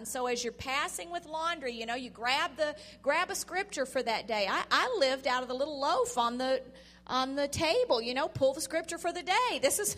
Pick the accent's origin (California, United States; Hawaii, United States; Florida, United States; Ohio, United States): Florida, United States; Pensacola; Now, I am a native. I grew up in Pensacola, which is kind of like a whole nother world for Florida. We're like our own state. We're really L.A., lower Alabama up there.